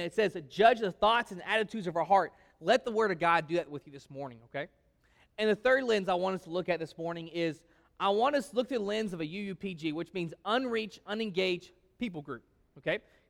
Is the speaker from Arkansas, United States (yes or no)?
yes; White Hall, Arkansas, United States; also born or lived in Texas; We're both from Arkansas, born and brought up in Whitehall, Arkansas. So Arkansas is our home.